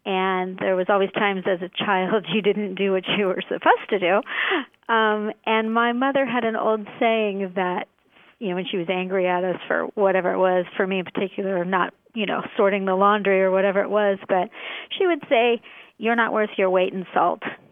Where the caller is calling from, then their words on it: Iowa, United States; I'm calling from Iowa.